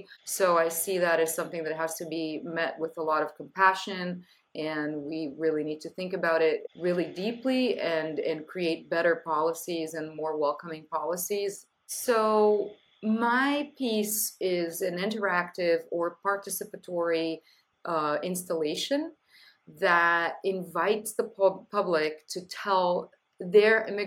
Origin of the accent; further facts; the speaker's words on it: Brazil; now in United States; I am Brazilian American, and having my whole family in Brazil and being pretty much the only person from my family that lives in the United States